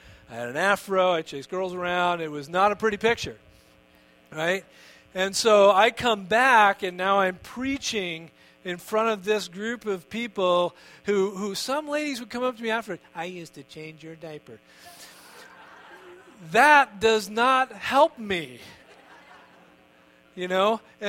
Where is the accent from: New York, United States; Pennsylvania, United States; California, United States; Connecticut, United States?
Connecticut, United States; A few years ago, we were in my home church, the one I grew up in Connecticut.